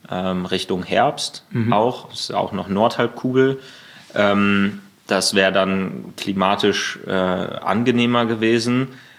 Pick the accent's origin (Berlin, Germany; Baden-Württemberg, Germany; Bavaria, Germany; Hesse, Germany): Berlin, Germany